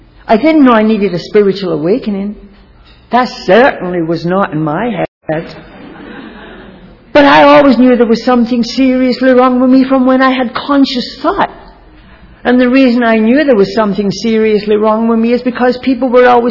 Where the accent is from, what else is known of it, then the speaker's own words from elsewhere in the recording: Glasgow, Scotland, United Kingdom; born there; they were dropping bombs on my country when I was born. I was born in Glasgow, Scotland.